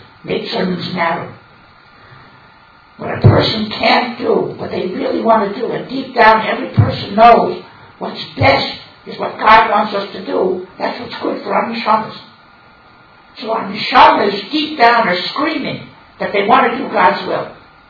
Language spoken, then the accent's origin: English; United States; He tells me, "You're Americans, aren't you?" I said, "Yeah." That's our accent, and we're talking English, so you're pretty perceptive.